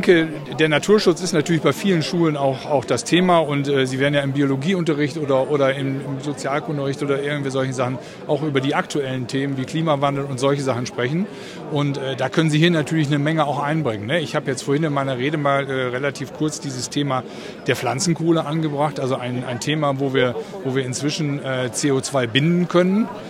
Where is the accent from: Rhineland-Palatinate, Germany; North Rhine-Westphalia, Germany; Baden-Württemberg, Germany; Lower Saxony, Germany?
North Rhine-Westphalia, Germany; Wuppertal; Ich komme aus Wuppertal